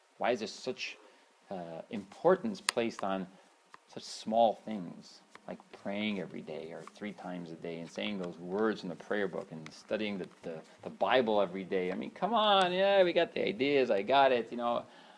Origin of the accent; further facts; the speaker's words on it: United States; Especially, I grew up in America.